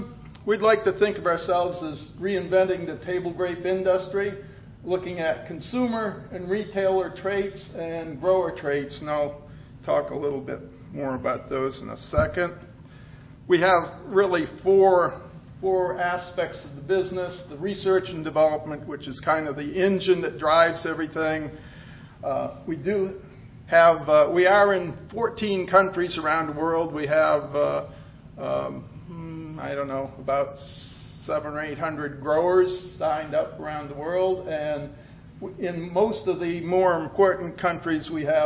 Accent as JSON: {"language": "English", "region": "Maine", "country": "United States", "said": "I'm from Maine, and I went to undergraduate at the University of Maine in plant soil sciences"}